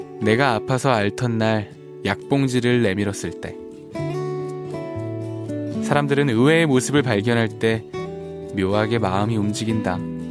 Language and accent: Korean; Nonsan, South Chungcheong, South Korea; 왠지 논산 아이들 되게 그 이쁠 것 같아요. 제가 논산 출신이거든요.